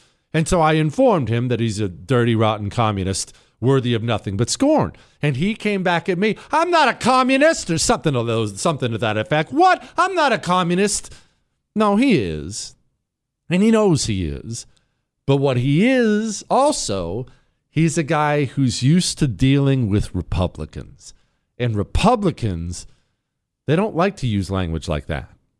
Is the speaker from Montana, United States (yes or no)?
yes; Bozeman, Montana, United States; also born or lived in Ohio; Livingston is about 20 minutes away from Bozeman, Montana, where I grew up. Remember, I grew up in Ohio till I was 10, and then at 10, I moved to Bozeman, Montana.